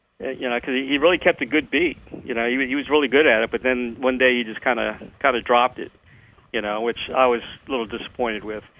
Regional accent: Baltimore, Maryland, United States; also born or lived in Washington, D.C. area; Yeah, I'm originally, I was brought up in Baltimore, and then we moved to the D.C. area

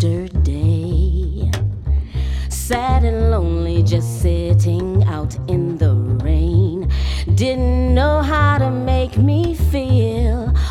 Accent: Omaha, Nebraska, United States; I'm going back August 18th, the first time to perform in my hometown of Omaha, Nebraska.

